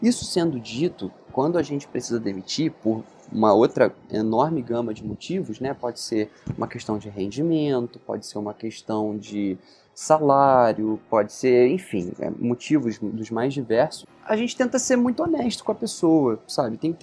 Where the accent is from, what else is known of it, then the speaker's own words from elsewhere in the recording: Rio de Janeiro, Brazil; eu cresci na Costa Verde do Rio de Janeiro, então eu sempre fui muito ligado ao mar